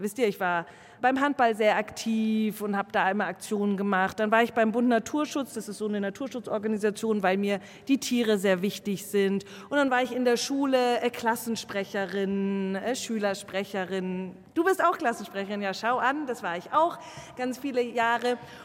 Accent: Herrsching am Ammersee, Bavaria, Germany; Ich komme aus Herrsching am Ammersee.

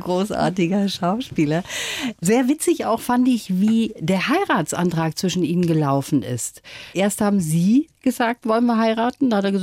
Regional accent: Germany; Also ich selber habe auch manchmal Probleme da noch als Deutsche, weil sie verstehen.

